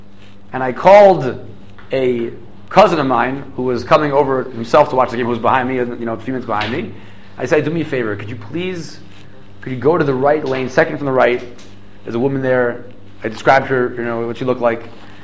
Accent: Silver Spring, Maryland, United States; I'm not from there. I'm from Silver Spring, Maryland, born and bred.

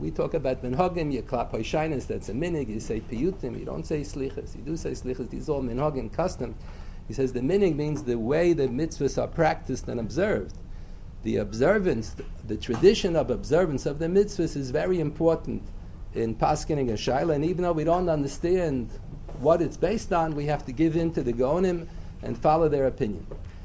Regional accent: Pennsylvania, United States; born there; I was born in Pennsylvania.

